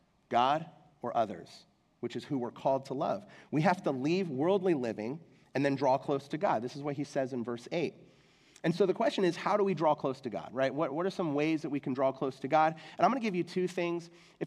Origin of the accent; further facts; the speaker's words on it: England, United Kingdom; I grew up in England. My mom was British. My dad was in the military. He was in the Air Force. And so when I was 3 years old, we moved to England, and I spent my entire childhood in England.